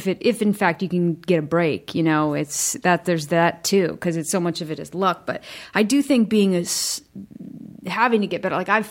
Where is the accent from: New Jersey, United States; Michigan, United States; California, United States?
Michigan, United States; and I was from Michigan and just felt so lucky to be there.